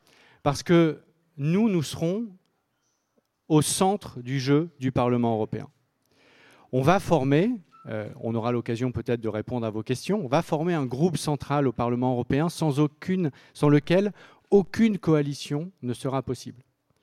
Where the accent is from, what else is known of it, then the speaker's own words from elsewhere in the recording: Hauts-de-France, France; Ma région d'origine, c'est le Pas-de-Calais, c'est même plus précisément le bassin minier du Pas-de-Calais, près d'une ville que vous connaissez tous maintenant, qui s'appelle Hénin-Beaumont.